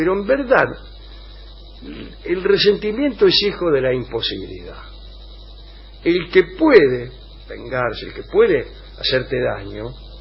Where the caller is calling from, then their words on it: Las Flores, Buenos Aires Province, Argentina; saludos desde Las Flores, Buenos Aires. A la huella, soy de Las Flores.